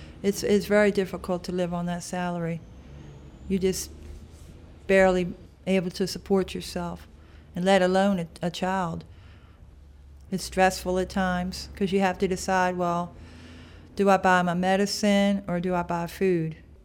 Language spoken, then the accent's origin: English; Baltimore, Maryland, United States; I'm from Baltimore City.